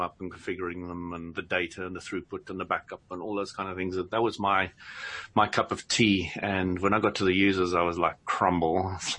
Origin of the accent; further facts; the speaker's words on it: South Africa; now in United Kingdom; I came from South Africa where everything was rough, bruff, and abrupt, and you just did it and you got out and you walked away, and that was it.